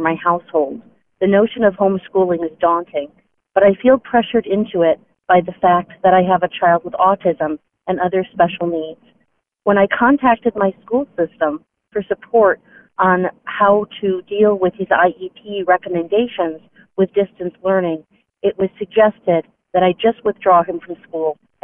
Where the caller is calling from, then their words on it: Midland, Michigan, United States; I'm calling from Midland, Michigan.